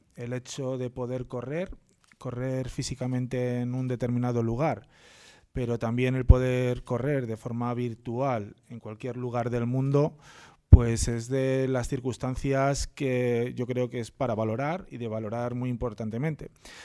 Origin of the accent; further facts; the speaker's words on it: Fombellida, Castile and León, Spain; lo iba a estar corriendo desde mi pueblo, que yo soy de Fontbellida